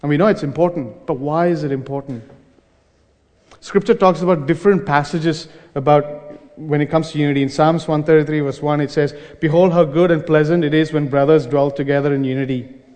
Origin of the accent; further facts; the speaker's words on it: Kuwait; I grew up in Kuwait, as my parents migrated there.